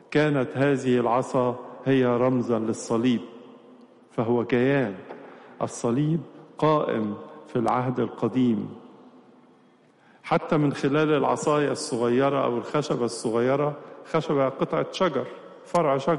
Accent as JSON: {"language": "Arabic", "country": "Egypt", "said": "عندنا في مصر هنا بتبقى نور كامل، في بلاد تانية بتبقى لسه بدين اليوم"}